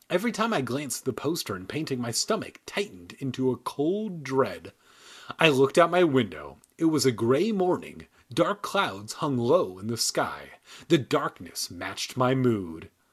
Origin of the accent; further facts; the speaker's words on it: United States; And we're American as fuck.